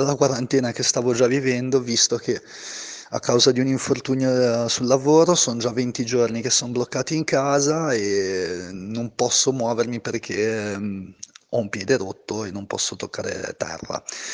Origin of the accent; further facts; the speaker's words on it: Genoa, Liguria, Italy; sono di Genova